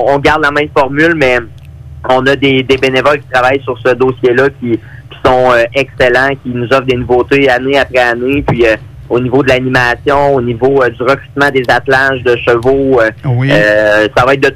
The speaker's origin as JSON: {"language": "French", "town": "Saint-Tite", "region": "Quebec", "country": "Canada", "tie": "born or raised there", "said": "En plus, je suis natif de Saint-Tite."}